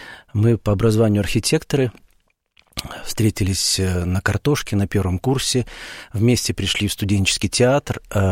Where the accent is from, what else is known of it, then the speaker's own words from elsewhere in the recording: Minsk, Belarus; born there; Ну, дело в том, что я родился в Минске, в Советском Союзе